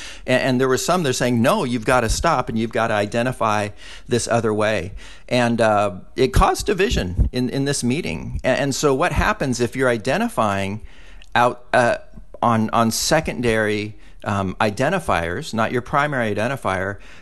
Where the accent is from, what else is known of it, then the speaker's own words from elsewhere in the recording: California, United States; I can't apologize for being a Californian. Many people in Texas may want me to, but I can't apologize for that.